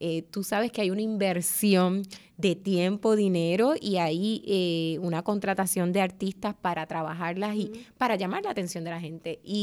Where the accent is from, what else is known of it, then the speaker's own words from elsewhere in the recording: Arecibo, Puerto Rico; yo soy de la generación de los niños que se criaron finales de los 70, 80. Y yo soy de Arecibo.